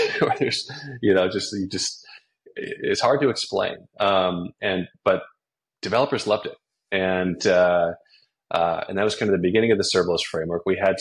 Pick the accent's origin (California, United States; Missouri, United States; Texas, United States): California, United States; Los Angeles; But I grew up around Los Angeles, around Hollywood, and I was always around people who are screenwriters and directors